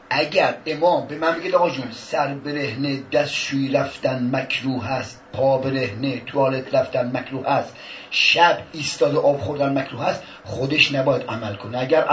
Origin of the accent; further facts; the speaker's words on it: Isfahan, Iran; now in Qom, Iran; بنده بچه اصفهانم و 44 ساله که قم هستم، خیابون تهران اصلا من نیستم